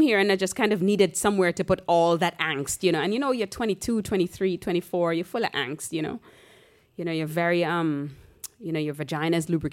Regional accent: Jamaica; I grew up in Jamaica. Chinese, Jamaican man.

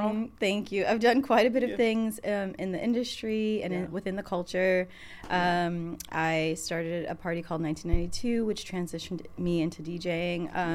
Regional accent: Albany, New York, United States; where I grew up in Albany, I was like hanging out at, you know, the skate shop, going to the record store

